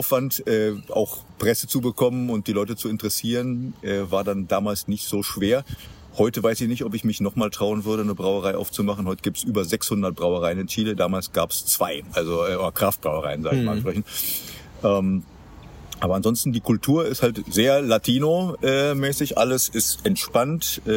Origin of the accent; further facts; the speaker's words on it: Berlin, Germany; Ja, ich bin in Berlin geboren, dort aufgewachsen.